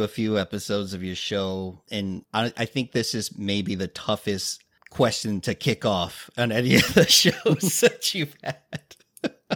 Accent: San Antonio, Texas, United States; I'm from San Antonio, and I was visiting Austin for a bit

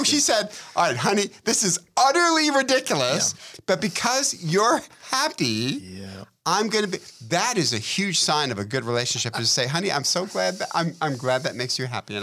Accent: Detroit, Michigan, United States; You know how much I love hockey. I'm from Detroit, hockey town, right?

